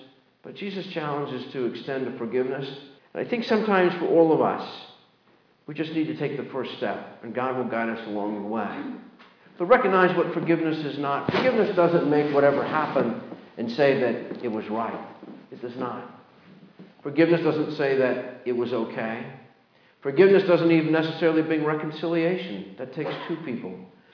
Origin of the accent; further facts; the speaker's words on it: Pennsylvania, United States; I'm from Pennsylvania